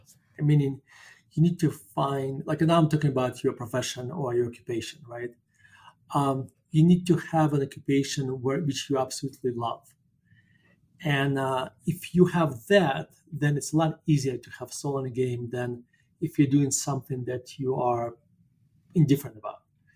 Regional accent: Murmansk, Murmansk Oblast, Russia; born there; English is a second language; But I was born in Murmansk, Russia, and Murmansk located up northwest, if you like, above the Arctic Circle. It's a very, very close to the kind of the northern tip of Norway and Finland. So it's very cold, long nights during the winter time, very, very short days.

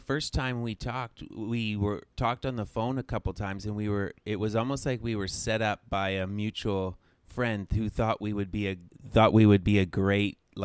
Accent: Canada; now in United States; So we moved to the US full time. I had been kind of back and forth from the motherland, Canada.

